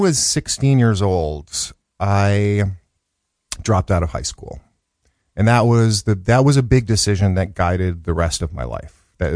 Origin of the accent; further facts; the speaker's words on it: Chicago, Illinois, United States; born there; I'm 52 years old. And I was born in the South Side of Chicago in 1965. My dad was a law professor, and my mom was a nurse.